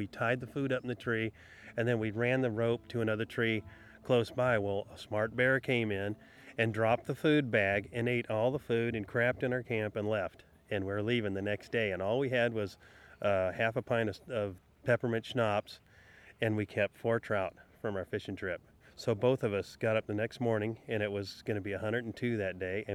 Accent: Penryn, California, United States; I'm from Penryn, and lived in the area, grew up in this area.

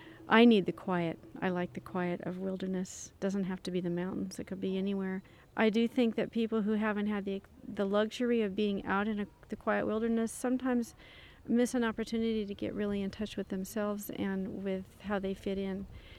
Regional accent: Colfax, California, United States; I'm from Colfax, California, which is a very small town in the foothills, about 2,500 feet.

